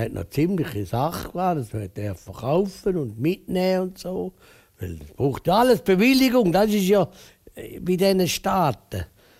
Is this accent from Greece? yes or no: no; Switzerland; Als Schweizer hätte man ja gehen können, oder?